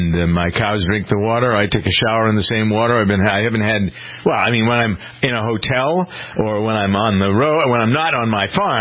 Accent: Framingham, Massachusetts, United States; Poland Springs water is bottled in my hometown of Framingham

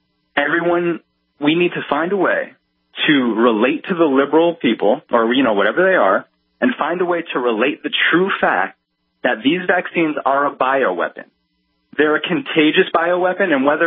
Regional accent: New York City, New York, United States; I'm coming from New York City, where it's obviously a liberal stronghold.

